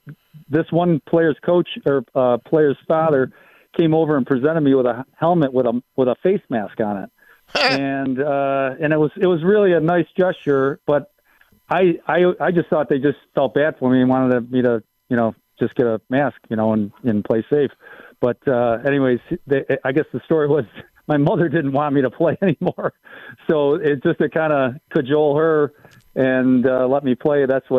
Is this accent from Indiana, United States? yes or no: no; Tonawanda, New York, United States; I grew up in the Tonawanda, just like you did, Lincoln and Brighton Arena.